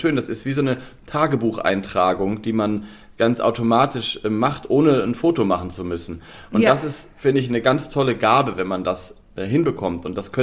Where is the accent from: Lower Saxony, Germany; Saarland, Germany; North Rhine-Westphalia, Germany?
Lower Saxony, Germany; Weil ich komme ja aus Nordwest, Niedersachsen, Nordwestdeutschland